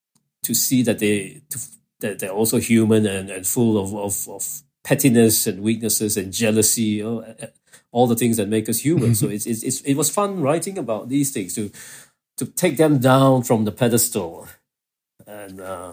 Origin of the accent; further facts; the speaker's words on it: Kuala Lumpur, Malaysia; I was growing up in Kuala Lumpur